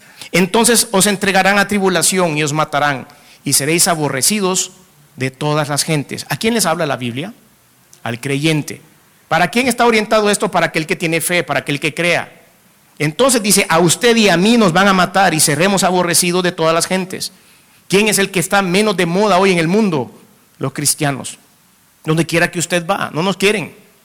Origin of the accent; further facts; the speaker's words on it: El Salvador; No, I'm not. Soy salvadoreño. Salvadoreño, para decirlo bien.